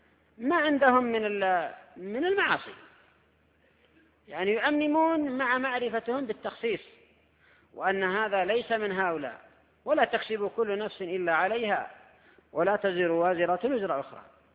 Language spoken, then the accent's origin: Arabic; Yemen; ولا سيما عندنا في اليمن ثورة فاشلة